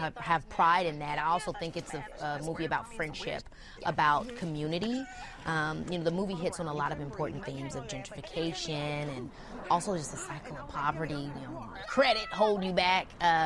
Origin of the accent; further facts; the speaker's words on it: Illinois, United States; growing up in the South Suburbs, I didn't get to go to the city a lot. And so when I finally did start going to the city as a teenager, I was like, oh, wait a minute, Chicago is really fire.